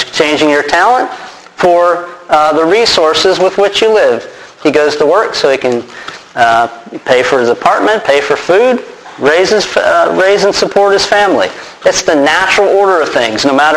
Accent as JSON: {"language": "English", "town": "Charlotte", "region": "North Carolina", "country": "United States", "said": "We come from Charlotte, North Carolina. There's been many just in that area."}